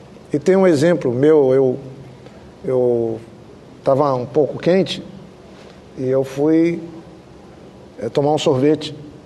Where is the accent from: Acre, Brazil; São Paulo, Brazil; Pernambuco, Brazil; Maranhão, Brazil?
Acre, Brazil; Eu sou do Acre.